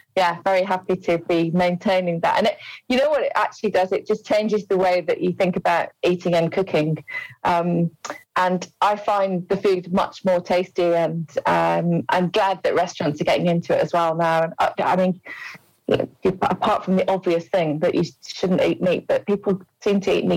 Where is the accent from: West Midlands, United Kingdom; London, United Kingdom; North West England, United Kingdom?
West Midlands, United Kingdom; Wolverhampton; I'm from Wolverhampton.